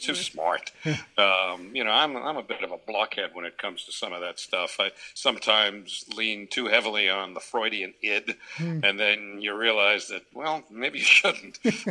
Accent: Bayside, New York, United States; also born or lived in Brooklyn / Bronx; and then settled in Bayside, Queens when I was 8. And so I consider Bayside very much to have been my hometown. Brooklyn and the Bronx were a bit of a blur.

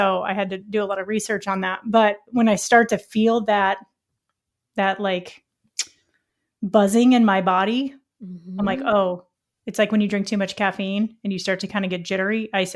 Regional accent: Missouri, United States; he's from Missouri, which again, I'm from Missouri.

